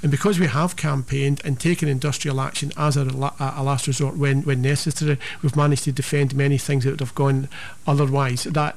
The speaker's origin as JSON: {"language": "English", "town": "Glasgow", "region": "Scotland", "country": "United Kingdom", "tie": "born or raised there", "said": "I grew up in the East End of Glasgow, which, you know, without doing the old Yorkshireman sketch from Monty Python, was quite it was quite a poor area."}